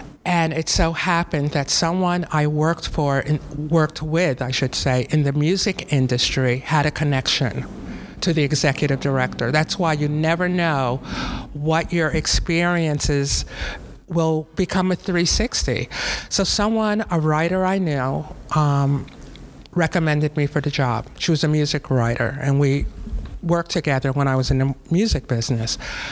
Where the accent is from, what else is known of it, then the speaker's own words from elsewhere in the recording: New York, United States; I went to college in New York. I'm from New York originally. I attended Fordham University.